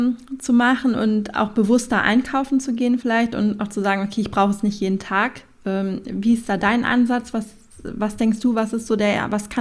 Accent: North Rhine-Westphalia, Germany; jetzt komme ich ja auch aus dem Sauerland

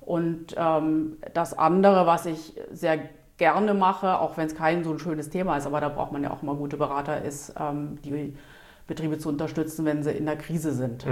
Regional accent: Eschwege, Hesse, Germany; ich denke, du hörst, dass ich nicht von hier komme. Genau, ich bin aufgewachsen in Nordhessen, in einer relativ kleinen Stadt, Eschwege, heißt es, auf sehr idyllisch gelegenen Bauernhof, etwas außerhalb von der Ortschaft

